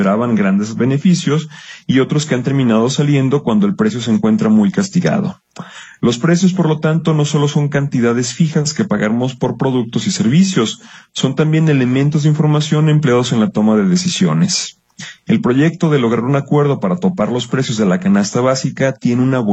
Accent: Mexico; Como mexicanos debemos de sentirnos orgullosos

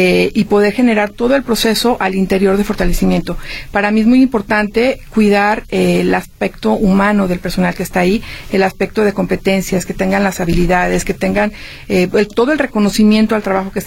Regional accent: León, Guanajuato, Mexico; moved away as an adult; Soy originaria de León, Guanajuato. Me vine hace... Híjoles, tengo más de la mitad de mi vida aquí. Me vine a estudiar la carrera y pues ya me quedé

